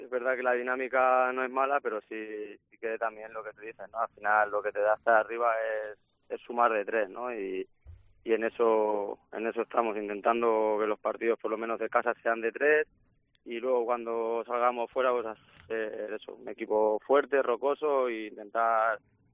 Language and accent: Spanish; Valencian Community, Spain; Sí, soy valenciano y...